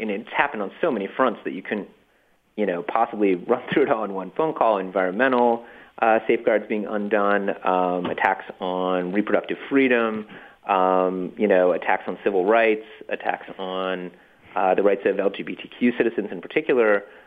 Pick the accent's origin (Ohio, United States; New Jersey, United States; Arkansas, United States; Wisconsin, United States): Wisconsin, United States; in my home state of Wisconsin, two cycles ago, at the state level, Democrats won 200,000 more votes